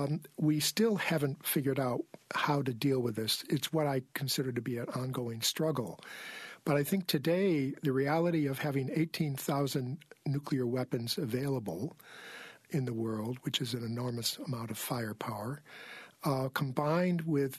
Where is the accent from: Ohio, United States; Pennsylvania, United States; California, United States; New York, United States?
New York, United States; Syracuse; You mentioned that I'm from the Syracuse area. I mean, I went to Fayetteville Manlius High School